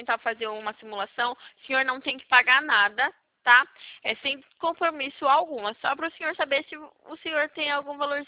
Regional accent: Valinhos, São Paulo, Brazil; Eu sou de Valinhos, interior de São Paulo.

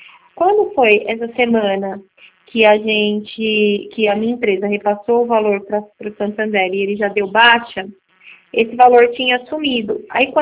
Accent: São Paulo, Brazil; sou de São Paulo.

